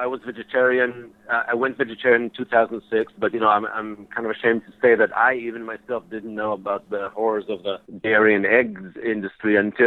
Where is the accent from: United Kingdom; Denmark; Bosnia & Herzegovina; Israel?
Israel; English is a second language; now in United States; You know, I was born in the States, grew up in Israel, but came back to the States in 2000.